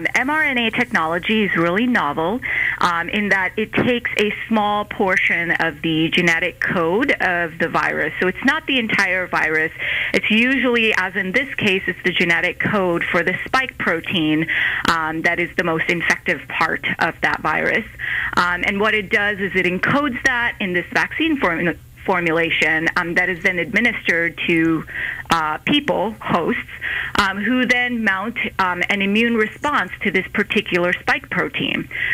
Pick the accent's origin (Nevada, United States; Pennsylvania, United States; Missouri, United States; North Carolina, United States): Missouri, United States; St. Louis; also born or lived in Ohio; I'm originally from St. Louis, went eastwards towards Ohio for residency training and practice for a few years, and then this opportunity opened up here to bring me closer to family.